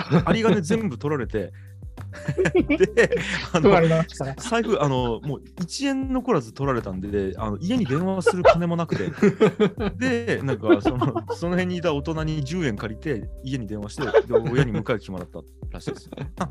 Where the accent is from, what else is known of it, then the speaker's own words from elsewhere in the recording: Tagawa, Fukuoka, Japan; 僕田川市っていうね、はい、クソ田舎に住んでるんで外国人の人が見たことないわけですよ。